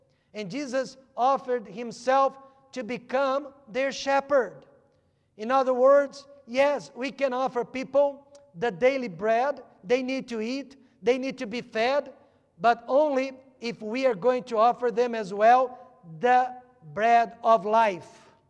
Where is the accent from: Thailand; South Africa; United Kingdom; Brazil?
Brazil; English is a second language; now in United States; If I could only fix my accent. But I want to be just like you when I'm here. And I want to be a Brazilian when I'm there.